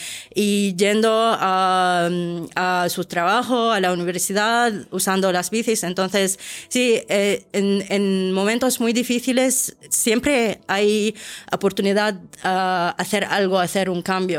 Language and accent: Spanish; Syria; moved away; also born or lived in Russia; Por eso en 2017 salí de Siria y me quedé en Rusia por 5 años, pero sabiendo que esto no es mi destino final